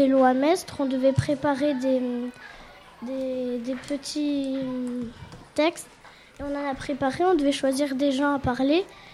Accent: Saint-Estève, Occitanie, France; De Saint-Estève.

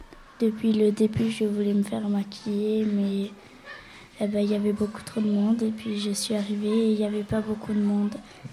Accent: Villelongue-de-la-Salanque, Occitanie, France; Villelongue.

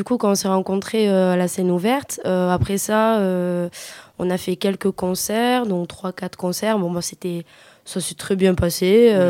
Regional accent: Le Barcarès, Occitanie, France; je suis de Barcarès

